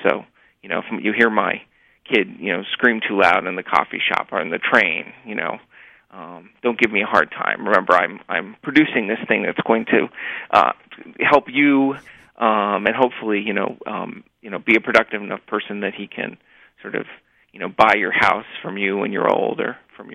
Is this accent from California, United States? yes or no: yes; Los Angeles, California, United States; I found myself in the Bay Area. I'm from Los Angeles, with environmentally minded people